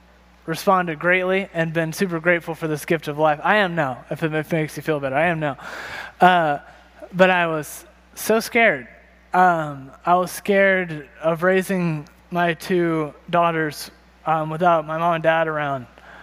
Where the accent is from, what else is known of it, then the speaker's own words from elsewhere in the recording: North Carolina, United States; I am not from here. I'm from North Carolina, and I'm sure my friends find that fact annoying because I talk about it so much and how much I love it, and I miss my family